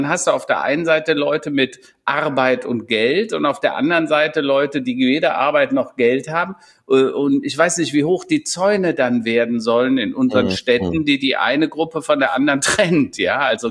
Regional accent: Strieven, North Rhine-Westphalia, Germany; ich komme ja nicht hier aus Hennef, sondern aus Strieven, so ein 200-Seelen-Dorf tatsächlich, extrem behütet

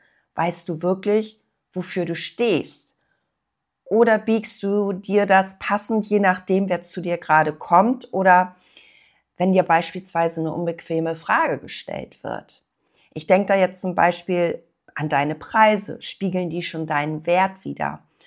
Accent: Kiel, Schleswig-Holstein, Germany; erinnert mich natürlich auch an meine Eltern, an meine Wurzeln und ja, dieser Leuchtturm Holtenau gibt mir das Gefühl, hier gehöre ich hin.

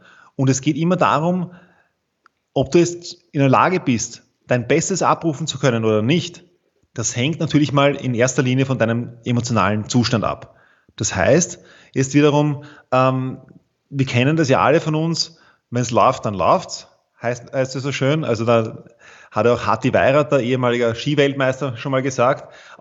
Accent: Vienna, Austria; ich bin aus Wien, so wie du.

